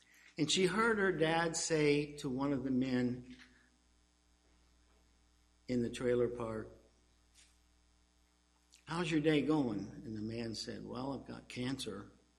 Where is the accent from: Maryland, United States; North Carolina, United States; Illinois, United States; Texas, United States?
Illinois, United States; Chicago; born there; also born or lived in Kentucky / Alabama; I was a Yankee. I was born in Chicago.